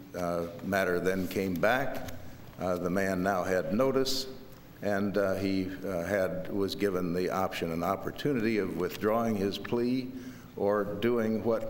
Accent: Dayton, Ohio, United States; May it please the court … from Dayton

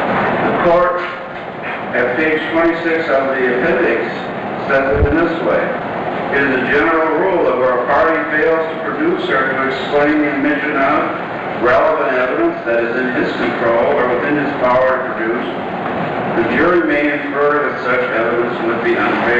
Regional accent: Toledo, Ohio, United States; May it please the court … from Toledo, Ohio, representing the appellant James Caldwell.

